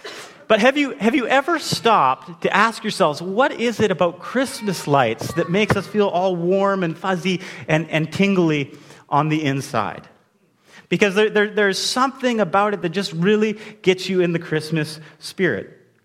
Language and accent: English; Alberta, Canada; I grew up in Alberta, and it was freezing, so that's why we'd go for a drive.